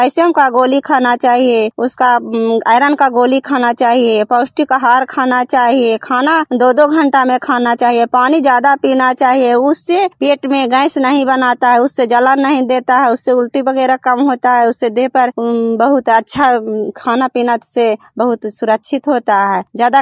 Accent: Nalanda, Bihar, India; कल्याणपुर बाली बेलछी पंचायत प्रखंड चंडी जिला नालंदा का निवासी हूँ।

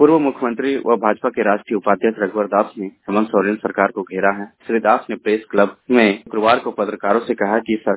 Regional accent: Ranchi, Jharkhand, India; मैं रांची से हूँ

